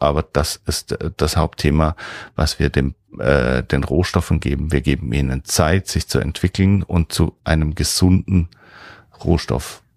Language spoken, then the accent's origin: German; Heilbronn, Baden-Württemberg, Germany; weil wir kommen aus Heilbronn und wir sind wieder zurück gekommen auf die auf den alten Hof, den mein Opa hatte.